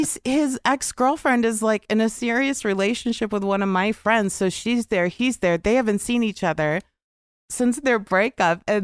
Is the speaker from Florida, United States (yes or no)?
no; Kansas, United States; No, I'm from Kansas.